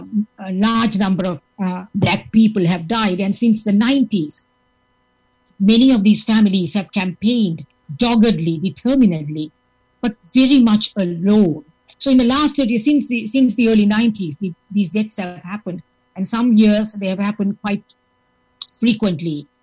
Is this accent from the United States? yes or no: no; Sri Lanka; now in United Kingdom; I am a South Asian myself. I'm from Sri Lanka, came here as a refugee in the mid-80s